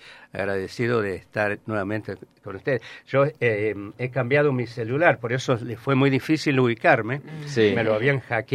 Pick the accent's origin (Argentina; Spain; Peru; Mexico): Argentina; La Rioja; born there; now in Mendoza, Argentina; un proyecto que yo estoy realizando allá en mi pueblo natal, si bien yo soy mendocino por adopción